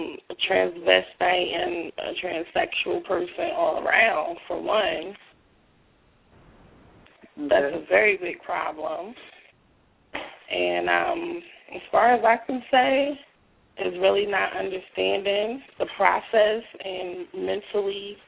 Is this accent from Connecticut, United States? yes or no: no; New Jersey, United States; I'm from Jersey and 30.